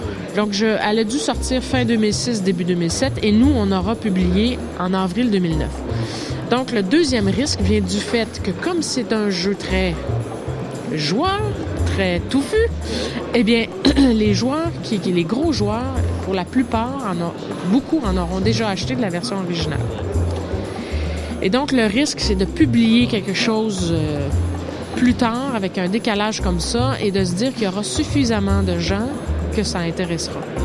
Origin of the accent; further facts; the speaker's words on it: Canada; parce que ça n'a rien à voir avec la façon dont ça se fait chez nous au Canada.